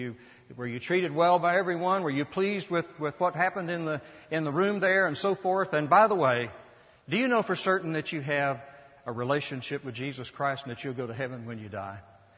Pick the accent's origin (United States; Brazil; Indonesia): United States; Richmond, Indiana; I was born and reared in Richmond, Indiana. And our home life wasn't very good.